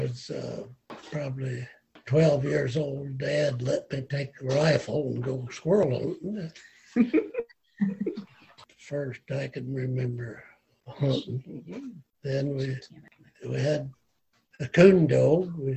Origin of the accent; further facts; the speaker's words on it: St. Croix, Indiana, United States; St. Croix, Indiana, southern Indiana.